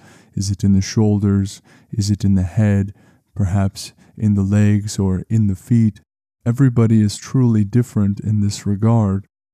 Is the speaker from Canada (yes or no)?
yes; Canada; CanadianGeographic.ca, which as a Canadian I must say is a great website